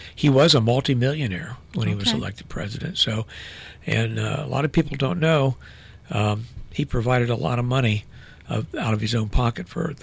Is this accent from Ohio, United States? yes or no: yes; Ohio, United States; I grew up in Scioto County in a small town, and my mother was actually the nurse for the only doctor we had in town.